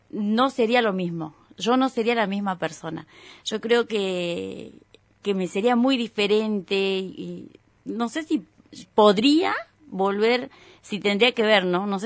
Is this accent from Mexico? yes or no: no; Salta, Argentina; born there; now in Río Grande, Argentina; Yo nací en Salta capital.